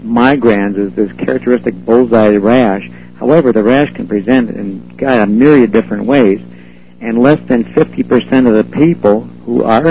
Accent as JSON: {"language": "English", "region": "Michigan", "country": "United States", "lives_now": "Reno, United States", "said": "I'm originally from Michigan. I'm living in Reno, Nevada now"}